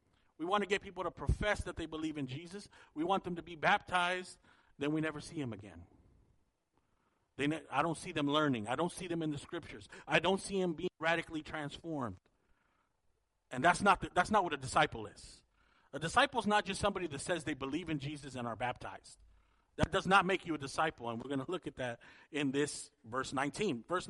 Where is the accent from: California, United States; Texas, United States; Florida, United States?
California, United States; San Jose; if you go back to my hometown of San Jose and we're able to find somebody that knew me when I was 21